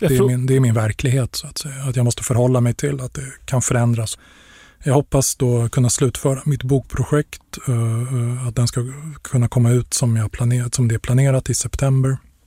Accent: Stockholm, Stockholm County, Sweden; born or raised there

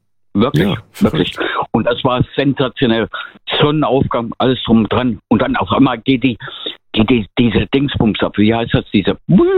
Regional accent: Lake Constance, Germany; Ich komme ja aus der Bodensee-Gegend, ne? Ich komme ja vom Bodensee

